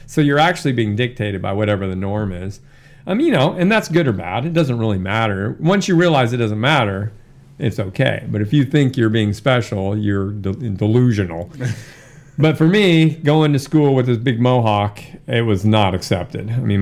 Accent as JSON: {"language": "English", "region": "Alaska", "country": "United States", "tie": "born or raised there", "said": "I grew, like I said, growing up in Alaska, I had the first snowboard, Burton snowboard dealership in Alaska."}